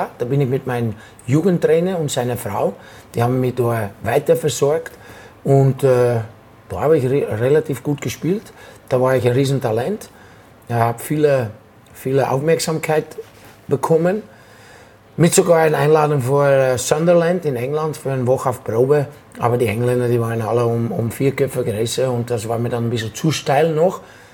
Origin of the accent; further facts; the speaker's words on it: Rotterdam, South Holland, Netherlands; In meiner Heimatstadt Rotterdam.